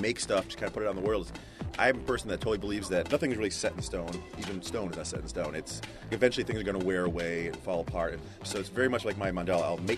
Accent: Rochester, New York, United States; I am from Rochester, New York, and I make random things.

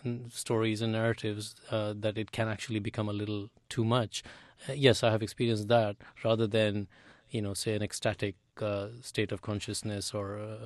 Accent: India; moved away as an adult; now in United States; I'm definitely a product of both places now, because I grew up in India, but my adult life has been spent in the US.

